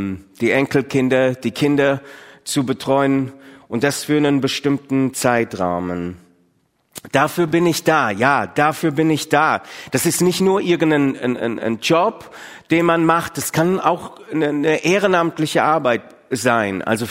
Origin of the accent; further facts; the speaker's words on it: Sontheim an der Brenz, Baden-Württemberg, Germany; Ich bin in Sontheim-Brenz aufgewachsen, im Kreis Heidenheim.